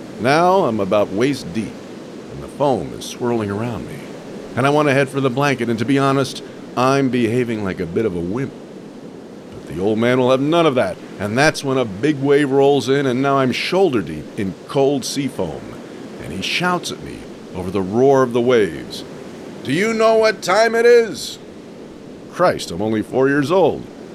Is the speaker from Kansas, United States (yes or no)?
no; New York, United States; And to me, growing up in New York, summer meant mostly one thing, the beach.